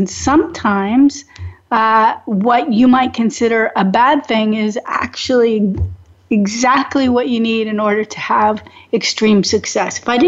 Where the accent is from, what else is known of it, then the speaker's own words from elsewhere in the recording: Oregon, United States; And I still had the regionalisms in my voice from growing up in Oregon.